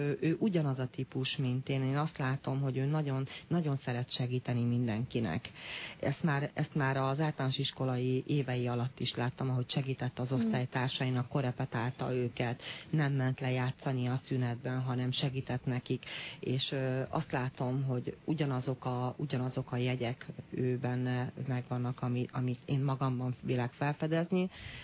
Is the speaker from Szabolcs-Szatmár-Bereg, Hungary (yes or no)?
yes; Szabolcs-Szatmár-Bereg, Hungary; Szabolcs-Szatmárból származom.